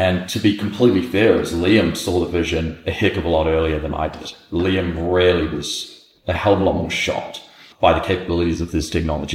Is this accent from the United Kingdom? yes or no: no; New Zealand; It was around about November, December, and we're going home to New Zealand, and we're all traveling from Dubai back home to New Zealand.